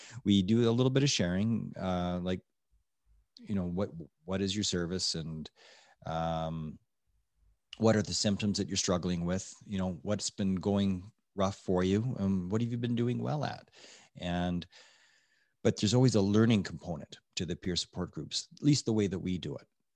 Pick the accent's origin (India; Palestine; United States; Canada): Canada; Edmonton, Alberta; I'm an Oilers fan because I grew up in Edmonton.